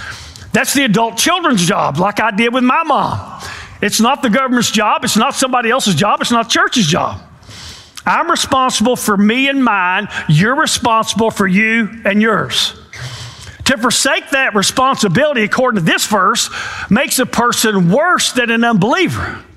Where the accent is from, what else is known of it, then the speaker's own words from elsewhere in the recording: Inskip, Tennessee, United States; born there; I was born poor in Inskip. I wasn't born